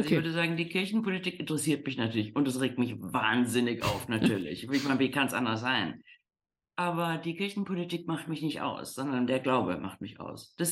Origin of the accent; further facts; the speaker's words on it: Rhineland, Germany; Ich bin im Rheinland aufgewachsen, das hier nun sehr katholisch ist, sodass mir die katholischen Dinge eigentlich immer vertraut waren. Mein ganzer Freundeskreis war katholisch. Mhm. Mein Elternhaus war evangelisch